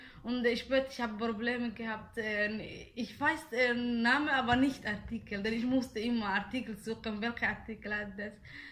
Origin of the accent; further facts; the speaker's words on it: Somalia; first language Somali; German is a second language; now in Austria; ich komme aus Somalia und ich bin seit vier und halbes Jahr in Österreich.